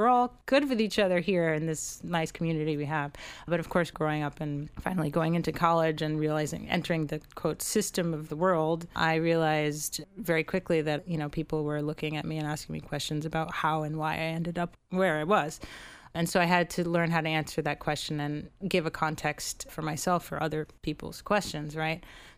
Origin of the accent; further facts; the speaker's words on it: New York, United States; growing up in New York and where I grew up specifically in the Lower East Side, being around a diverse group of people